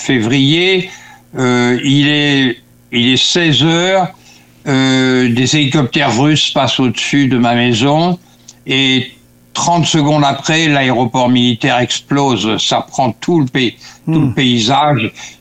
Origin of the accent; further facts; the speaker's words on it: Normandy, France; Moi, je suis normand d'origine